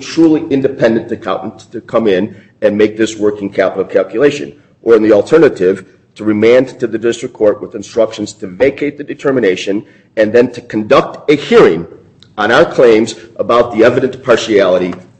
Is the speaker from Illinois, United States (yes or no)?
no; New York, United States; Your Honor, I'm from New York, so